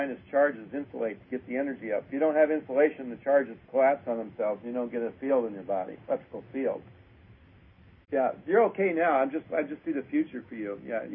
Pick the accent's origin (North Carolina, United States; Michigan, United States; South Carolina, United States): Michigan, United States; Yeah, well, I'm from Michigan, gold blue.